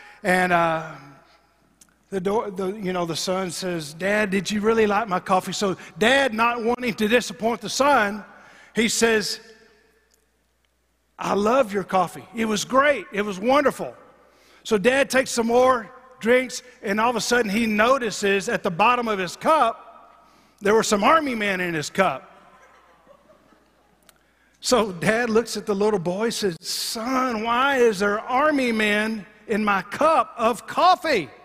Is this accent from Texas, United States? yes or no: yes; Abilene, Texas, United States; You know, back growing up when I was a little kid, I grew up around Abilene and played Little League Baseball.